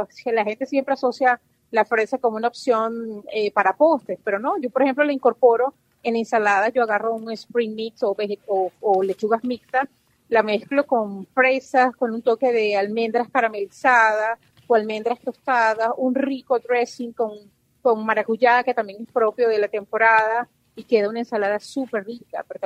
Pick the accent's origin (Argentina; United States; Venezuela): Venezuela; ya que soy venezolana